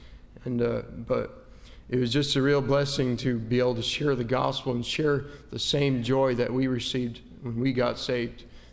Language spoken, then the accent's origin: English; Fountain, Colorado, United States; I'm from Fountain, Colorado.